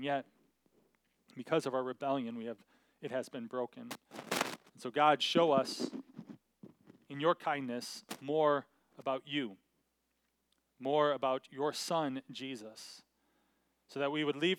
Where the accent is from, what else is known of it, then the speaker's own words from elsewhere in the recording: Michigan, United States; I grew up in Michigan cheering for Michigan Wolverines